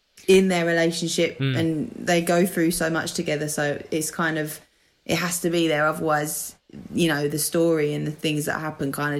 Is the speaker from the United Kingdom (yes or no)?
yes; East of England, United Kingdom; accent: Essex/London; this is an Essex accent / London accent, which is where I am originally from